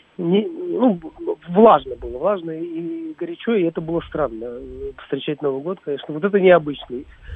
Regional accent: Tajikistan; ну, я из Таджикистана, напомню

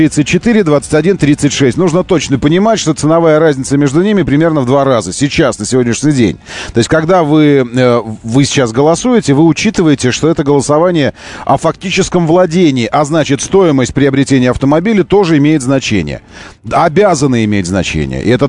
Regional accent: Moscow, Russia; мы же москвич

